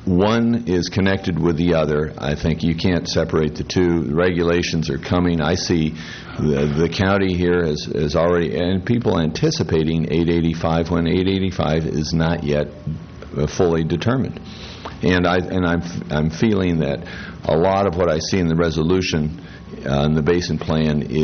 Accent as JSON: {"language": "English", "town": "Paso Robles", "region": "California", "country": "United States", "said": "from Paso Robles. I reside in a rural area 20 miles west of town."}